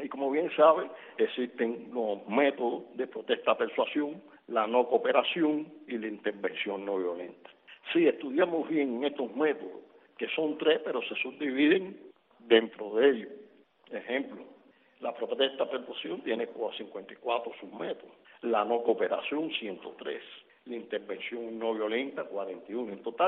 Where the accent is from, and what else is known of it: Cuba